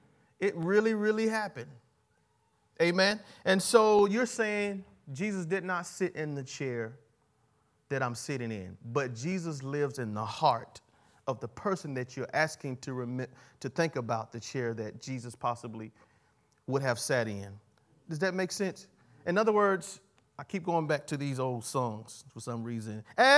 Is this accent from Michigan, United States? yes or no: no; Fafar, South Carolina, United States; so I'm from Fafar, South Carolina, and it's hard for me to think outside of Fafar, South Carolina.